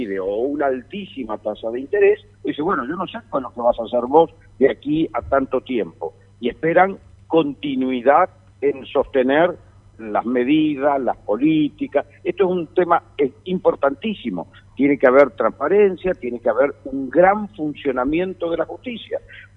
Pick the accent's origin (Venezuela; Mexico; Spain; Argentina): Argentina; Esto sin perder identidad como argentino